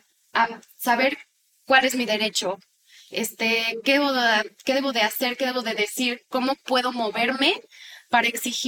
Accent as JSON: {"language": "Spanish", "country": "Mexico", "said": "soy mexicano, soy parte de este país, de esta comunidad"}